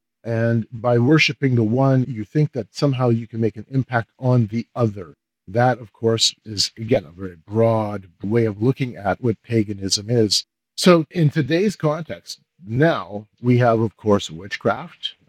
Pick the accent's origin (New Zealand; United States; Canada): Canada; As a Canadian, what happens in our national culture impacts us directly.